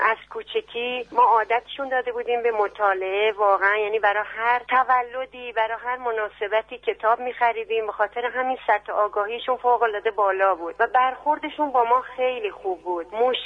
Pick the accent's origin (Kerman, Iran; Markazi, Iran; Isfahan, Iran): Kerman, Iran; now in Sari, Iran; خودم کرمانیم.